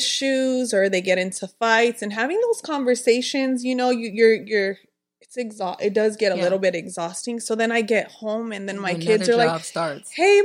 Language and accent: English; Venice, California, United States; I grew up in Venice.